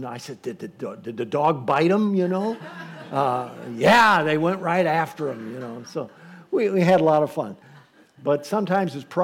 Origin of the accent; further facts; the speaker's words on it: Lorain, Ohio, United States; I was born in Lorain, and I love Lorain. Went to Lorain High School and Irving Junior High, and just I love the city of Lorain, always have. And I come from a family that has also loved Lorain for many, many years.